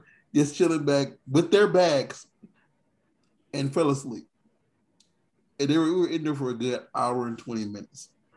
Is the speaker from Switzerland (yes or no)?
no; Indiana, United States; I'm from Indiana. I grew up with all the weathers. I don't want to go back to all the weathers.